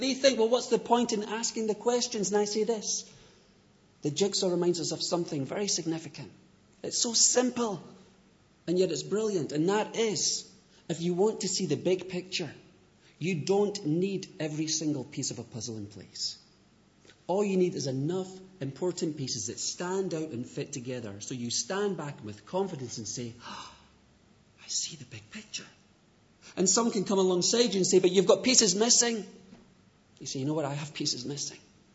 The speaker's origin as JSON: {"language": "English", "town": "Edinburgh", "region": "Scotland", "country": "United Kingdom", "tie": "born or raised there", "also_born_or_lived": "Chicago", "moved": "as an adult", "said": "I am from Edinburgh. Grew up in the city here and moved to the States at one point to go and study at Moody Bible Institute in Chicago."}